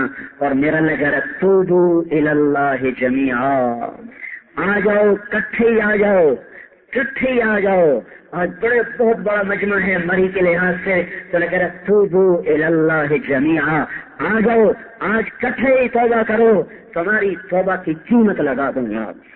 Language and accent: Urdu; Khanewal, Punjab, Pakistan; میرا ضلع خنوال ہے